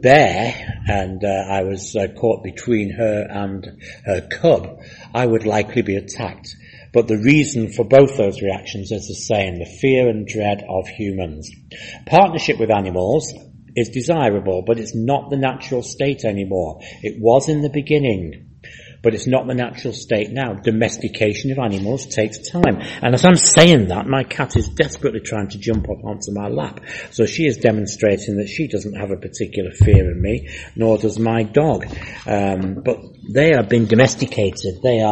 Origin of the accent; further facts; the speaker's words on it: Manchester, North West England, United Kingdom; I come from Manchester in England.